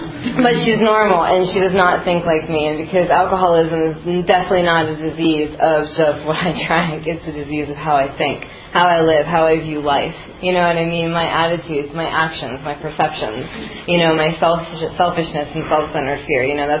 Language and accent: English; Reading, Pennsylvania, United States; born there; I was born in Reading, Pennsylvania to a fabulous family.